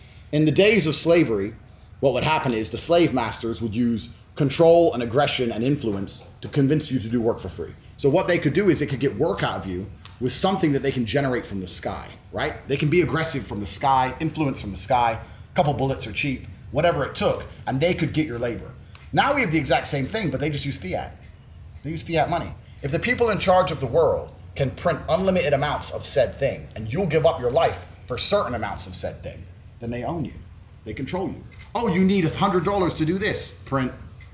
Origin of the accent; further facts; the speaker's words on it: Luton, East of England, United Kingdom; growing up in Luton, especially all the Asian boys who were driving these fast cars